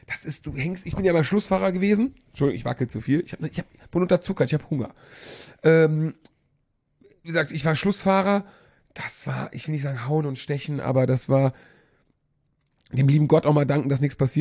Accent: Alcúdia, Balearic Islands, Spain; Wir waren in meiner Heimat.

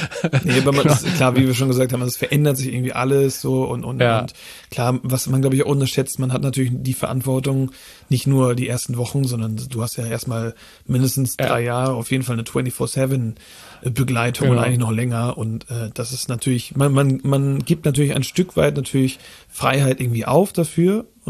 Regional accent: Flensburg, Schleswig-Holstein, Germany; Ich komme ja aus dem Raum Flensburg eher. Und ich habe zu dem Zeitpunkt, als ich meine Frau kennengelernt habe, in Hamburg gewohnt, also auf der Reeperbahn, direkt hinter der Davidswache

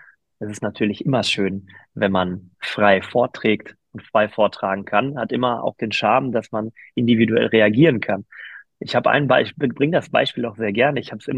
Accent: Gelsenkirchen, North Rhine-Westphalia, Germany; Ich komme aus Gelsenkirchen

